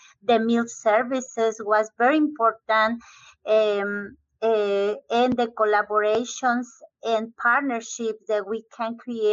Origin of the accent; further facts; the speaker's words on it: Mexico; English is a second language; moved away; I am originally from Mexico. And in my small war town